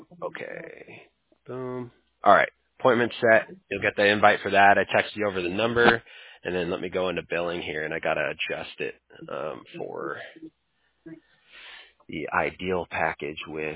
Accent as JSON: {"language": "English", "region": "California", "country": "United States", "said": "I'm from Cali, so I have to stop myself from saying dude and bro a lot of the time."}